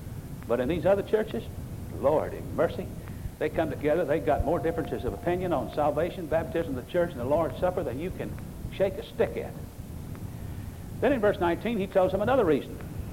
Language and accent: English; the South, United States; Now I was raised in the South, and what we always did at a meal, if we had biscuits or bread or anything, we had gravy in our plate.